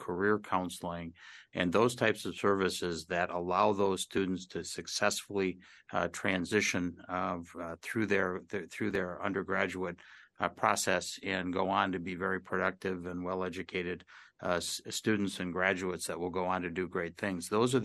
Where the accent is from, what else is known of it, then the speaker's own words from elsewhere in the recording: Wausau, Wisconsin, United States; I grew up outside of Wausau, and I appreciate it because I benefited from those extension services.